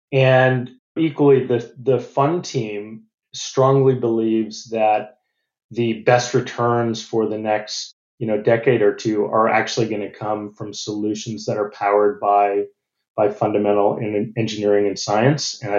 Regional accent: United States; moved away as an adult; now in Australia; You probably hear from my accent, I'm not Australian. I'm originally from the U.S., but I did move here about 25 years ago

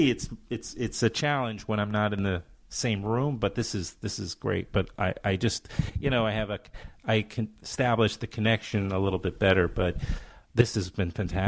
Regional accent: Queens, New York, United States; I grew up on Queens Boulevard, so I know the Irish.

